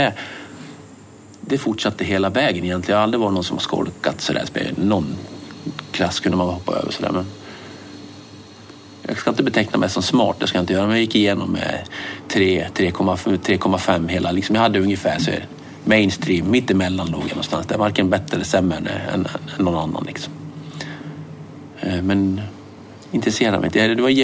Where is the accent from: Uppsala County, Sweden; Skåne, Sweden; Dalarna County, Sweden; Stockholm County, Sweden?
Dalarna County, Sweden; Borlänge; när jag växte upp i Borlänge. Då var jag nog 13 år faktiskt